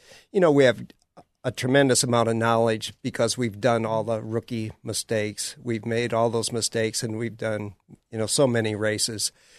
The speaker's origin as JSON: {"language": "English", "region": "Alaska", "country": "United States", "said": "I'm from Alaska, 36 years up there."}